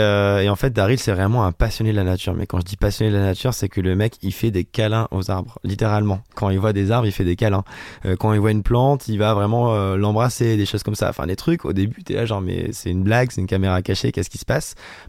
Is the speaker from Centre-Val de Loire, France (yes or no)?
no; Auvergne-Rhône-Alpes, France; avant que je reparte de la Haute-Loire, là d'où je viens